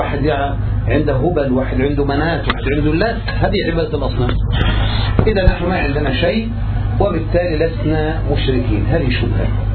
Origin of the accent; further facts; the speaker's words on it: Egypt; احنا مصريين، احنا أولى بهذا.